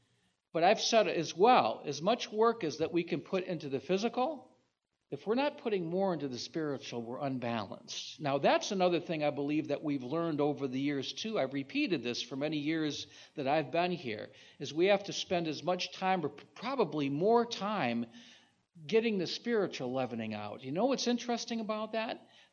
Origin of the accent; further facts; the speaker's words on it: Michigan, United States; Because I grew up in Michigan where everything, well, you cook the tar out of it.